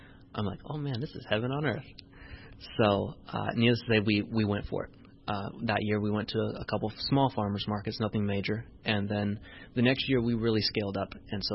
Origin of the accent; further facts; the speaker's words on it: Florida, United States; born there; I was born in South Florida in a city. And obviously, that's a city.